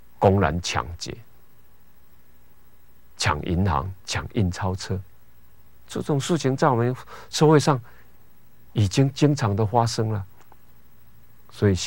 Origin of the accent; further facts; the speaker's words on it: Taiwan; 我们台湾话哦，台湾的俗语这样说了